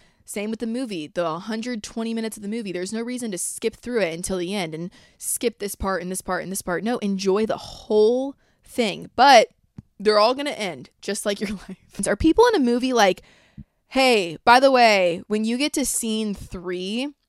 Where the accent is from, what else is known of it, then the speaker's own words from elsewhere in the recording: Atlanta, Georgia, United States; The only reason I'd really go to Atlanta is because it's my hometown and I know people there